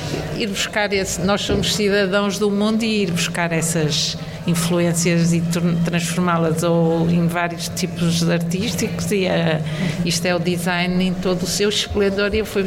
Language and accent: Portuguese; Porto, Norte, Portugal; no Norte, eu sou do Porto